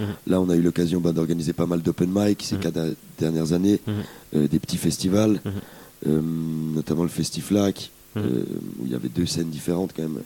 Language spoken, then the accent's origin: French; Lausanne, Vaud, Switzerland; nous, on vient tous de Lausanne et il y a quand même un gros manque d'événements et de mise en lumière des artistes locaux